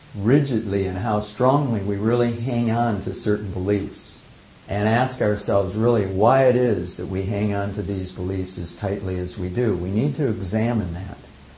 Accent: Midwest, United States; And I grew up in the Midwest. I'd seen lightning storms my whole life

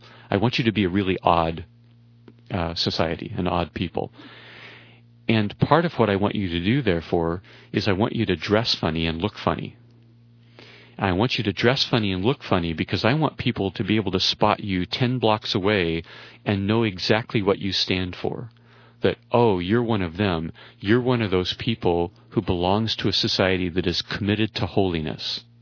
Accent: United States; As an American, God has not called my nation to that experiment.

